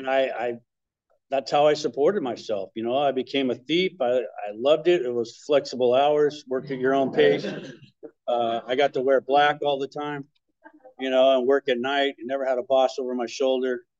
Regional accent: Torrance, California, United States; I grew up in Torrance, South Bay area.

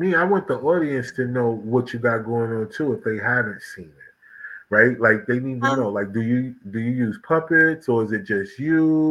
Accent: New Jersey, United States; now in North Carolina, United States; because I'm from New Jersey and I live in North Carolina right now, right?

